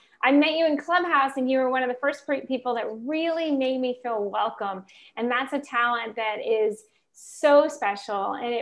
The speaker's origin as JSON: {"language": "English", "region": "Florida", "country": "United States", "tie": "born or raised there", "said": "And so, but I spent a lot of time in Florida too. I grew up in Florida."}